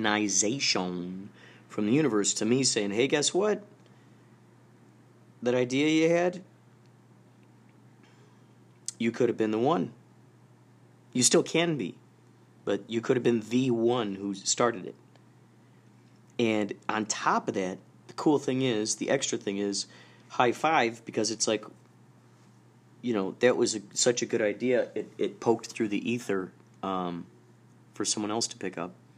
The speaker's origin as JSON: {"language": "English", "town": "Carol Stream", "region": "Illinois", "country": "United States", "tie": "born or raised there", "said": "I grew up in Carroll Stream, Illinois."}